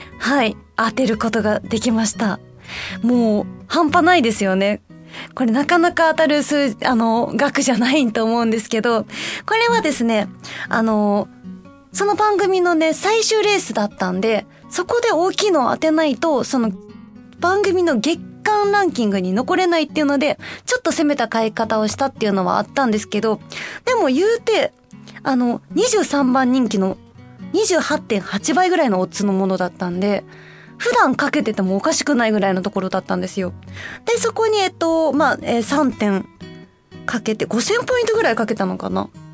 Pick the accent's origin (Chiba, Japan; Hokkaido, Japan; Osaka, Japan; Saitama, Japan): Osaka, Japan; moved away as an adult; now in Tokyo, Japan; 私、大阪出身なんですけど、22歳ぐらいで上京してきたんですね。